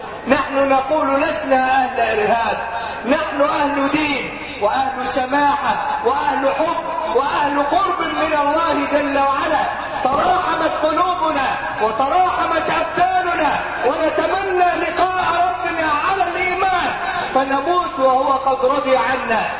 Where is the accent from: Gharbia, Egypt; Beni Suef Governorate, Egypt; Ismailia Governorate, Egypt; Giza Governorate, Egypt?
Beni Suef Governorate, Egypt; وأنا صعيدي مثلكم من بني سويف